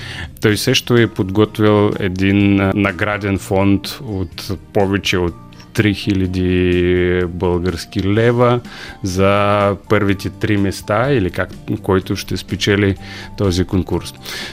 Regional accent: Bessarabia, Ukraine; now in Bulgaria; аз съм бесарабски българин, който е пристигнал тук в България след като почна войната в Украина

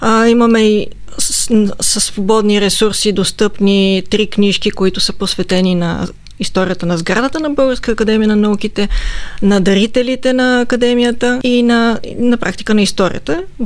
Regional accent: Sofia, Sofia City, Bulgaria; моят роден град София

